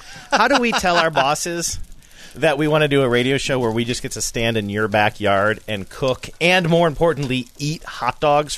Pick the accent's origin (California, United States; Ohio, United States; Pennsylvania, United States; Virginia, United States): Ohio, United States; I grew up in the Midwest, and so when we bought hot dogs in Ohio, we would go to the grocery store